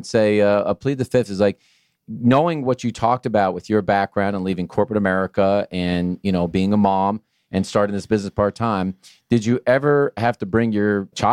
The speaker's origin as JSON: {"language": "English", "region": "the North", "country": "United States", "said": "And I didn't know, really, being that I'm from the North, what that was until there was about a pound of butter on my pecan pie."}